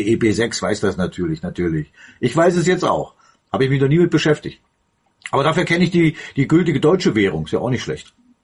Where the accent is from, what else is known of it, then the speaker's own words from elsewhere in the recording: Saxony, Germany; Allein da würde ich dann schon als Sachse jetzt vielleicht genauso rangehen, wie Reinhard das macht.